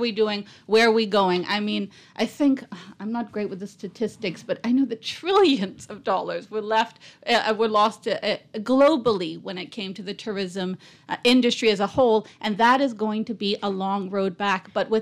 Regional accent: Gambier, New Providence, Bahamas; now in Adelaide, Bahamas; Yes, I am a Bahamian born at Princess Margaret Hospital. I grew up in Gambier. I now live in Adelaide on the Mayless Farm.

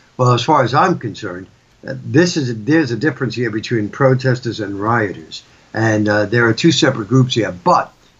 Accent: Brooklyn, New York, United States; In fact, I grew up in Brooklyn. My best friends were people of color.

